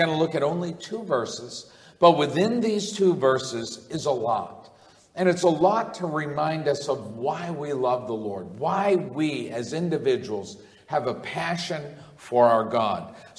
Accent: Massachusetts, United States; oftentimes people in our community and where I grew up in Massachusetts, when you heard the word saints, you never thought of Christians.

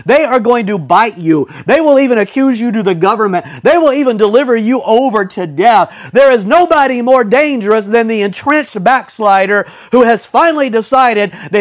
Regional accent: Blythewood, South Carolina, United States; also born or lived in Columbia; I was born in Columbia, South Carolina. Many of you know that. The Bible Belt. My early childhood for a few years was spent in an elementary school in a small country town called Blythewood.

